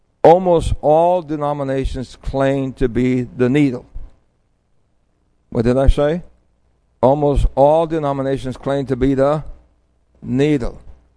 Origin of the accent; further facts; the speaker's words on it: New York City, New York, United States; For I grew up in New York City, and we didn't know what a haystack was.